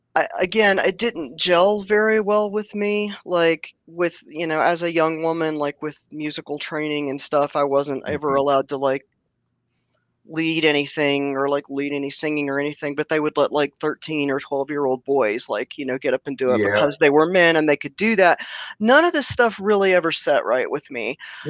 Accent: Southeast, United States; And I grew up in the Southeast.

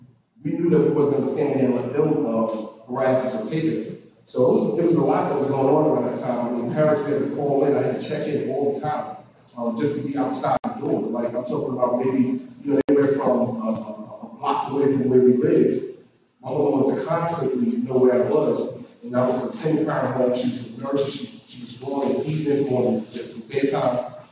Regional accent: Seattle, Washington, United States; I was from Seattle.

